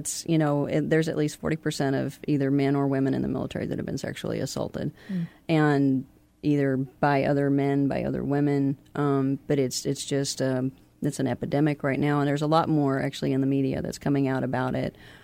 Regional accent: Kentucky, United States; moved away as an adult; I'm originally from Kentucky. I don't want to be too cliche and say I'm a … I am. I know, sad. But basically, I left Kentucky when I was 18

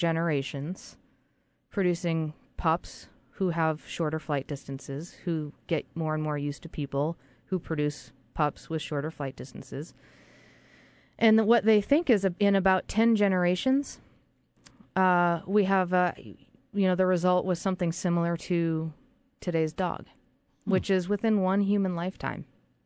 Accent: Massachusetts, United States; Hampshire College in Massachusetts, my home state

